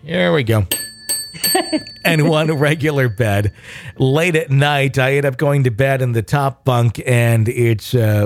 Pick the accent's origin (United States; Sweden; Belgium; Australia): Sweden; I'm from Sweden.